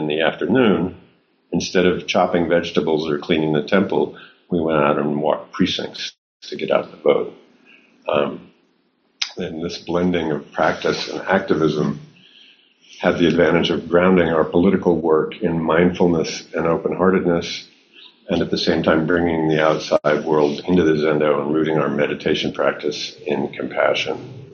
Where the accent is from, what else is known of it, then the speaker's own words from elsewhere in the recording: Berkeley, California, United States; I'm from Berkeley.